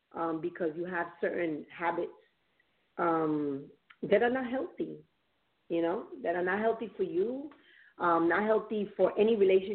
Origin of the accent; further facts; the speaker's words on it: New York City, New York, United States; Like, so I'm from up north. I'm from Bronx, New York, raised there.